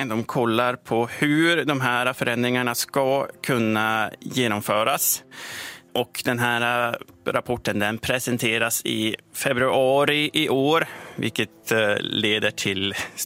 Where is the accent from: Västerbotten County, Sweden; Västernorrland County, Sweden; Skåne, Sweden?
Västernorrland County, Sweden; Sollefteå; jag är själv från Sollefteå. Mm-hmm. Jag är född på det BB:t som numera inte längre finns.